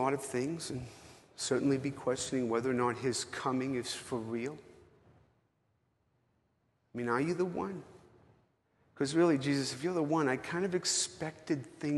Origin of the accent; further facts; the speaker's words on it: Boston, Massachusetts, United States; I mean, you know, I'm from Boston, for crying out loud.